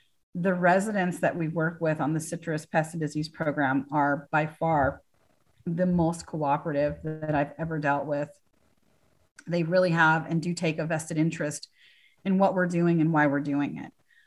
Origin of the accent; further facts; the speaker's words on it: California, United States; I grew up in California.